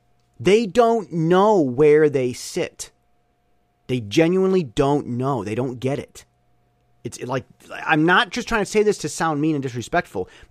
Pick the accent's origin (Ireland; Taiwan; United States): Taiwan; southern Taiwan; accent: Southern Taiwan; I know that when I have my conversation with people in the Chinese government in my Southern Taiwan accent, I know, this is the punchline of the last few weeks, I know that they're going to try to correct my incorrect pronunciation.